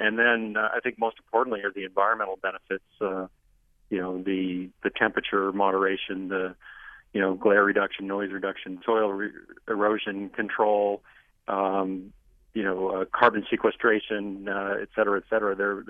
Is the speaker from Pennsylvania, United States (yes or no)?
no; Colorado, United States; Well, I mean, I'm 50-something, and I grew up not in California, but in another semi-arid location, Colorado.